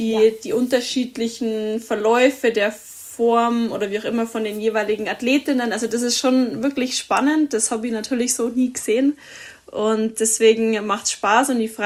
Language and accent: German; Tegernsee, Bavaria, Germany; born there; bin in Tegernsee geboren, bin am 4.10.89 auf die Welt gekommen